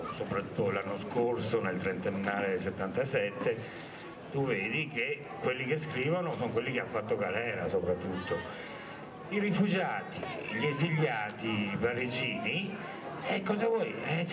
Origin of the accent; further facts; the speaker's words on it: Vicenza, Veneto, Italy; io vengo da Vicenza, dalla storia dei collettivi veneti